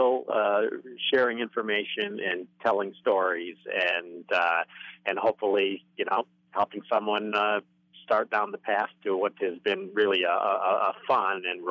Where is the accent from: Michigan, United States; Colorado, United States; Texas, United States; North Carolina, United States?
Michigan, United States; Monroe; at my local hometown commercial radio station. My hometown is Monroe, Michigan.